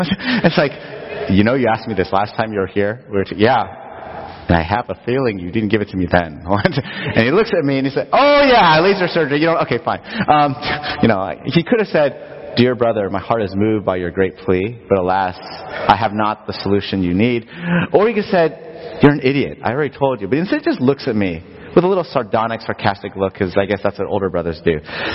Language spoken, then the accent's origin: English; Los Angeles, California, United States; when my wife and I moved here, we grew up in Los Angeles